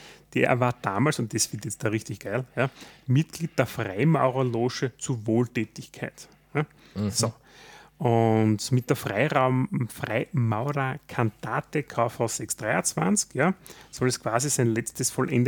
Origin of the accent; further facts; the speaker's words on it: Austria; dass wir eigentlich als Österreicher sehr oft solche Fugenelemente wie das Fugen-S verwenden